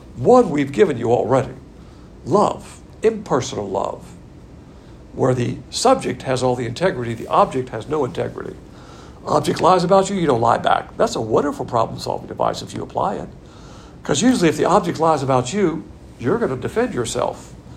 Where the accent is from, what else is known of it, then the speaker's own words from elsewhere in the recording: the South, United States; Being a Southerner, we do the same thing.